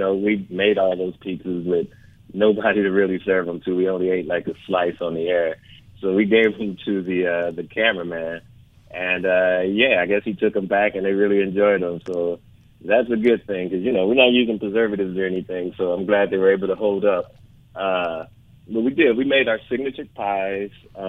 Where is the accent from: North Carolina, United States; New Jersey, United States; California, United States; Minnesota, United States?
California, United States; Los Angeles; I'm just an American kid, a black kid, grew up in South Central.